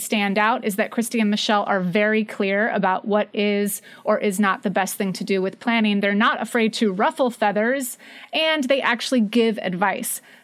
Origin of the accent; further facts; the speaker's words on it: Texas, United States; So as a Texan myself, who also went to college and majored in theater and drama and acting, where I actually took dialect classes.